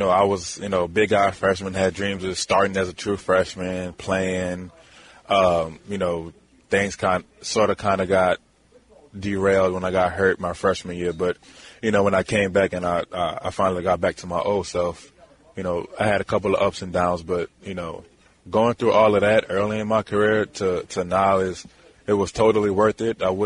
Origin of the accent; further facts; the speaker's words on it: Louisiana, United States; You know, growing up in Louisiana, it's just having a chance of playing the Superdome is special because anybody that has ever played football in Louisiana can relate to the statement.